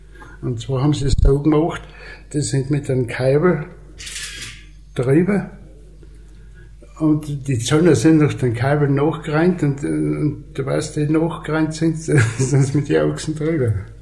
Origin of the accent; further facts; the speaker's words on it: Austria; Salz ist interessanterweise in Jugoslawien billiger gewesen als wir bei uns in Österreich.